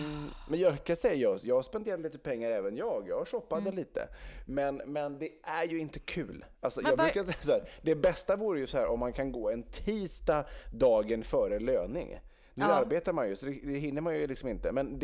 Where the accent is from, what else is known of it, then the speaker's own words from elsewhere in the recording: Götaland, Sweden; Vi befinner oss då i Svealand, men jag är dock uppvuxen då i Götaland.